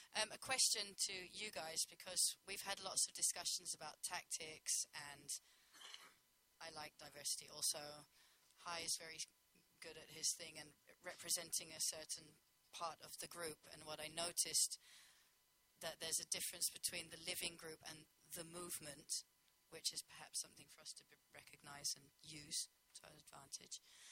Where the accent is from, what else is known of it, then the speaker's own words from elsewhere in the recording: England, United Kingdom; I'm from England, but this is a trading country